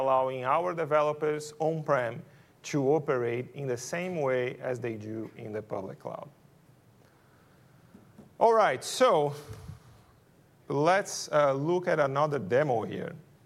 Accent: Brazil; accent: Brazilian; English is a second language; you notice by my accent, I'm Brazilian, right?

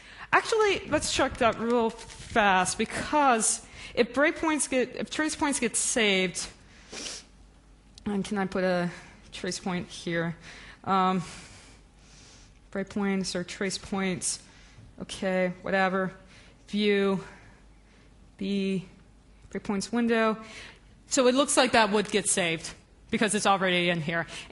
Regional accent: New Orleans, Louisiana, United States; because I'm from New Orleans, Louisiana, and my hometown outside of the city got completely physically destroyed from Hurricane Katrina.

